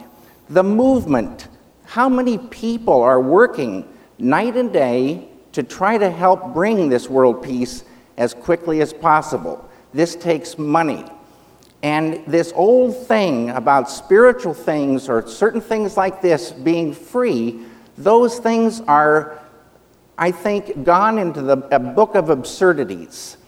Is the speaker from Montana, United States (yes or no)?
yes; Missoula, Montana, United States; I'm from Missoula, Montana